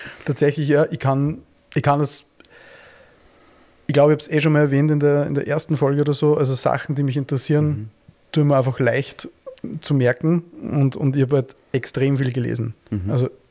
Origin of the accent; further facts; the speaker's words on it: Austria; Also zu Tonet als Österreicher da keinen Bezug zu haben, ist fast unmöglich